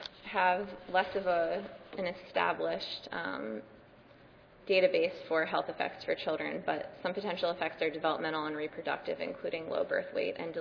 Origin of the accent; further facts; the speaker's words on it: Delaware, United States; including my home state of Delaware